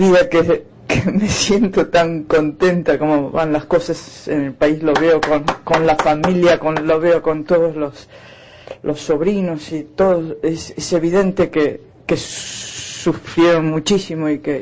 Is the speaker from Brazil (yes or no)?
no; Argentina; now in United States; soy profesora en la Universidad de Maryland y soy argentina